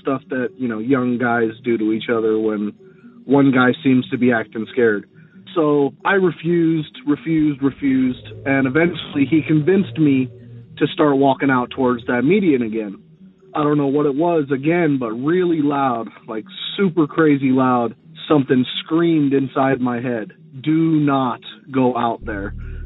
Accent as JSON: {"language": "English", "town": "Las Vegas", "region": "Nevada", "country": "United States", "said": "I'm from Las Vegas, like I said, and this happened in Las Vegas"}